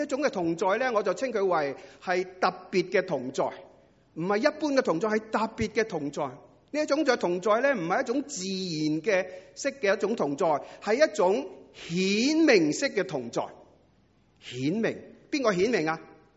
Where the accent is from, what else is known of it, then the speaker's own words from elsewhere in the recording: China; 我们中国人都有一句说话叫做举头三尺有神明